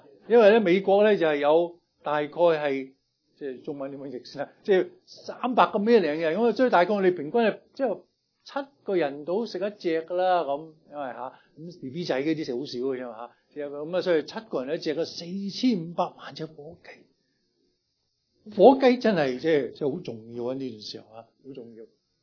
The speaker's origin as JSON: {"language": "Cantonese", "country": "China", "lives_now": "United States", "said": "咁我哋中國人咧跟住又農曆新年啦"}